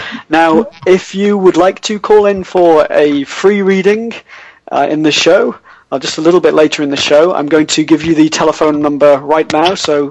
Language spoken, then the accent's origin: English; United Kingdom; I'm from Britain, so you know, you've never seen a snake in Britain, unless it's an adder snake.